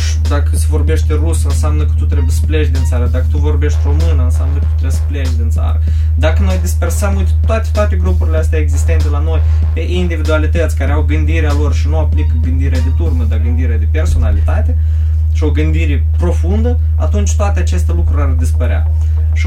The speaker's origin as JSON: {"language": "Romanian", "region": "Chișinău", "country": "Moldova", "tie": "born or raised there", "said": "Eu am crescut la Poșta Veche, într-un ghetou urban, unde am fost învățat de regulile străzii"}